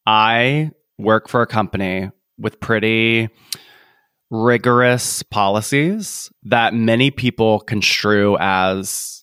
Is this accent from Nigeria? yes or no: no; the South, United States; As a Southerner, I know to just let me be good cop